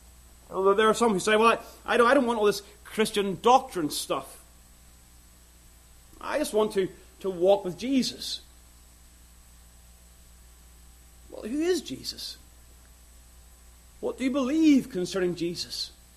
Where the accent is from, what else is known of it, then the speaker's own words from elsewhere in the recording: Ballymena, Northern Ireland, United Kingdom; my hometown of Ballymena